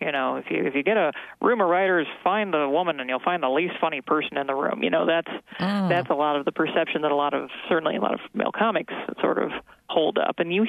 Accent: Kalamazoo, Michigan, United States; also born or lived in Portland / Minneapolis / New York City; I did. I'm born and raised in Kalamazoo.

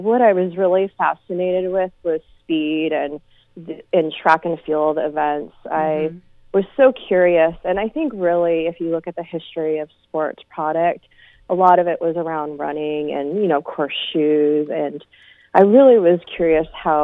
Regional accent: New York, United States; So I grew up in New York State out on the East Coast.

